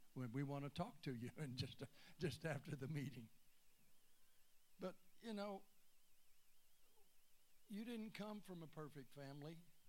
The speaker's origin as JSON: {"language": "English", "region": "Texas", "country": "United States", "said": "Aloha, y'all. I'm from Texas originally."}